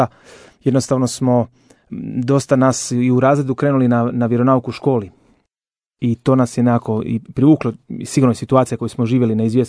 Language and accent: Croatian; Zagreb, City of Zagreb, Croatia; Da, ja dolazim iz Zagreba, odrastao sam na Trnjanskoj Savici, imam roditelje, imam dva brata, starijeg brata 4 godine i ja sam blizanac